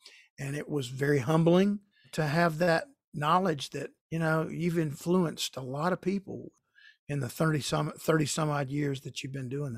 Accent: Marietta, Georgia, United States; we had a little children's church in our church in my hometown of Marietta, Georgia.

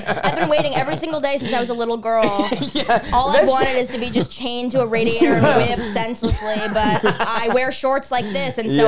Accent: Los Angeles, California, United States; I grew up in Los Angeles, California.

